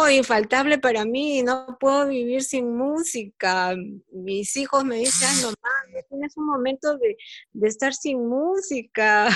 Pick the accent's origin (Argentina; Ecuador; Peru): Peru; Lima; yo nací en Lima y ya tengo la influencia urbana.